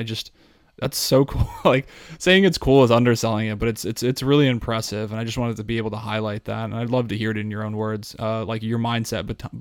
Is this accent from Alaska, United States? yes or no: no; Colorado Springs, Colorado, United States; now in Washington, United States; And I see this guy from my hometown of Colorado Springs on Shark Tank.